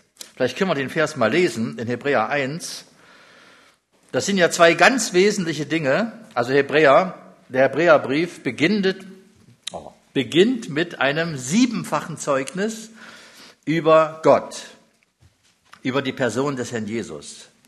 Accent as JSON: {"language": "German", "town": "Jena", "region": "Thuringia", "country": "Germany", "tie": "born or raised there", "said": "Also ich bin ja ganz brav groß geworden in Jena"}